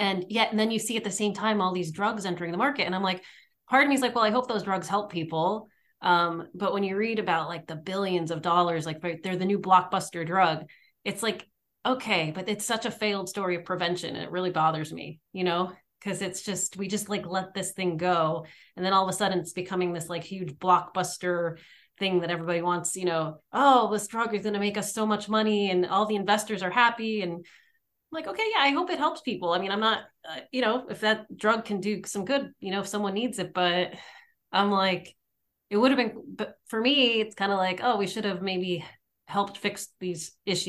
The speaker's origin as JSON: {"language": "English", "region": "Pennsylvania", "country": "United States", "tie": "born or raised there", "said": "I grew up in Pennsylvania, and there's the whole issue of like fracking there"}